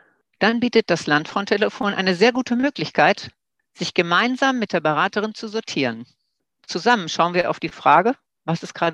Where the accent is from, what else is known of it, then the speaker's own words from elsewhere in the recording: Seppenrade, North Rhine-Westphalia, Germany; ich komme aus Seppenrade. Das ist im Kreis Coesfeld. Bin Bäuerin, landwirtschaftliche Unternehmerin.